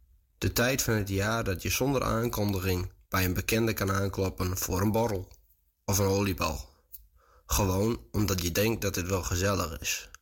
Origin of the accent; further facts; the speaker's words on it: Friesland, Netherlands; En dit jaar ben ik thuis, in Nederland, in Friesland.